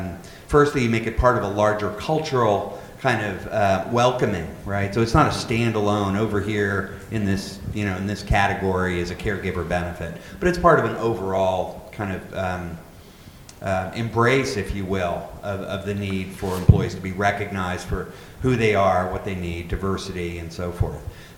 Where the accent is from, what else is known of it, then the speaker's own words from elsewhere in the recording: Pittsburgh, Pennsylvania, United States; I grew up in Pittsburgh.